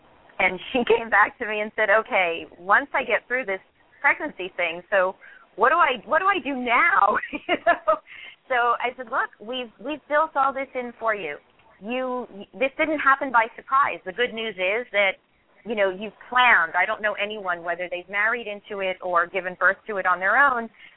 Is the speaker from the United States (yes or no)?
yes; New York, United States; moved away; And I'm originally from New York, and I've only recently moved to Southern California, but I've been commuting between the East and West Coast for many years